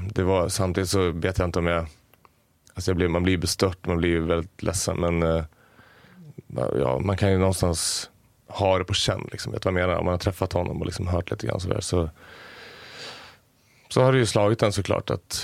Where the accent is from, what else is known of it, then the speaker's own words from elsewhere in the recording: Västerås, Västmanland County, Sweden; now in Stockholm, Sweden; jag kom från Västerås från början. Tänkte att när jag flyttade till Stockholm, då kommer det att släppa.